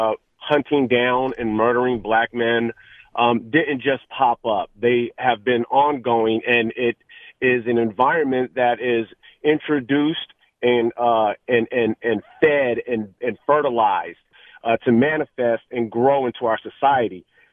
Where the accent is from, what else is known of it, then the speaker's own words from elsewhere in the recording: Oakland, California, United States; I am a black man here in the Bay Area. I was raised in Oakland.